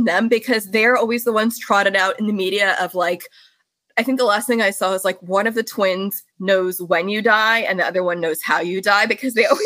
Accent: Pennsylvania, United States; born there; And I wasn't even born here. I was born in Pennsylvania, but it creeped in over the years.

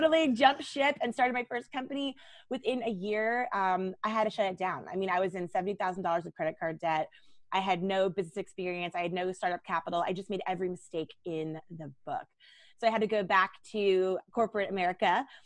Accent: East Coast, United States; now in Laguna Beach, United States; Yeah, well, my story is I'm from the East Coast. So I'm two-thirds East Coast, one-third West Coast. Live here in Laguna Beach

